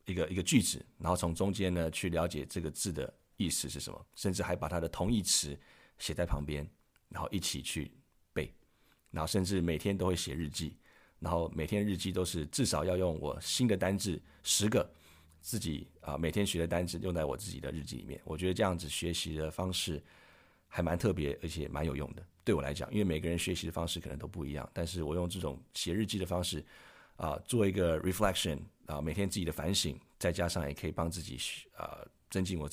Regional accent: Taiwan; 但是呢我们台湾人最比较弱的地方就是在说，看没有问题，写没有问题，但是在口语能力非常非常的差

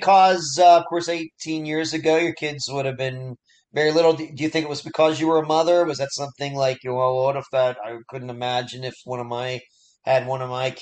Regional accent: United States; as a fellow American, we're both American citizens.

